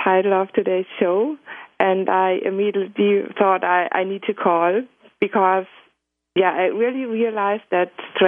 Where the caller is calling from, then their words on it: Essen, North Rhine-Westphalia, Germany; I'm in Essen in Germany, in our bedroom.